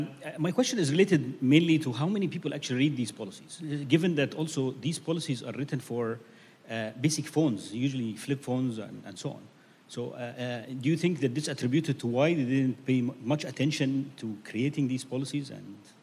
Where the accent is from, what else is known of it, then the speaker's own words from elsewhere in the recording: Egypt; English is a second language; You know, I'm originally from Egypt.